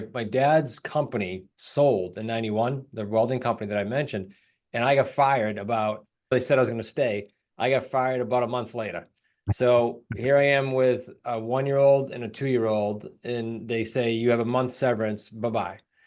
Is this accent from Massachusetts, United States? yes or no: yes; Massachusetts, United States; I grew up in Massachusetts, actually, and I grew up in a family company that was not real estate.